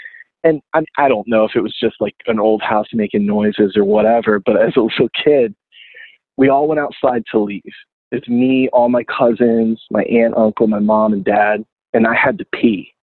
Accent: Florida, United States; I moved to Gainesville when my first 7-inch came out because I was from South Florida and like South Florida didn't really have like a punk scene or anything.

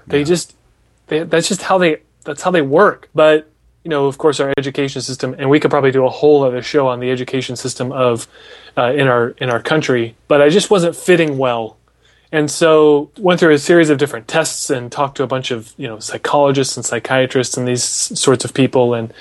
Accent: Des Moines, Iowa, United States; so it has a special place in my heart because I'm from Des Moines.

